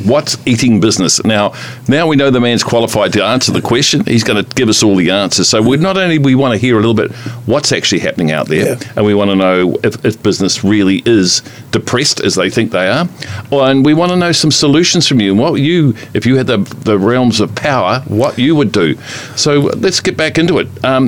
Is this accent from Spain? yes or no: no; Taranaki, New Zealand; And I'm from Taranaki, by goodness.